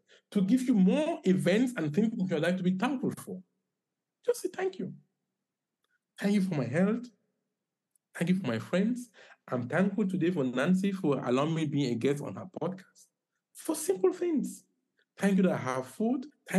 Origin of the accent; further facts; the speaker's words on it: Bamenda, Northwest Region, Cameroon; moved away as an adult; So I grew up in the English speaking part in a town called Bamenda.